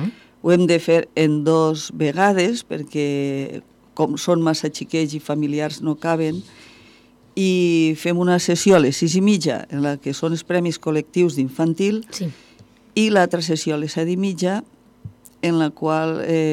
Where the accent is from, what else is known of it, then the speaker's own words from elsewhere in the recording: Vila-real, Valencian Community, Spain; Jo sóc de Vila-real i, clar...